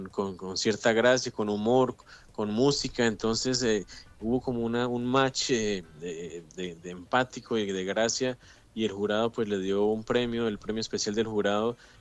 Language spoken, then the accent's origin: Spanish; Santander, Colombia; fue cercano, digamos, a los espacios en donde yo crecí, donde nací, me crié, pasaba por Websa, la guerra llegó a Bucaramanga